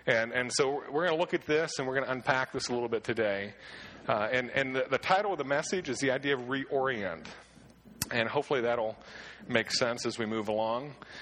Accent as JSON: {"language": "English", "town": "Clearfield", "region": "Pennsylvania", "country": "United States", "tie": "born or raised there", "also_born_or_lived": "Pittsburgh", "said": "I grew up in Clearfield. We saw pickup trucks there."}